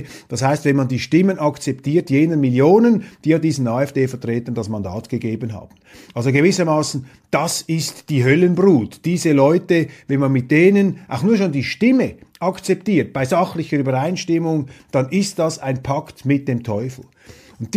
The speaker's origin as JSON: {"language": "German", "country": "Switzerland", "said": "Als Schweizer, muss ich Ihnen sagen, hatte ich den Eindruck"}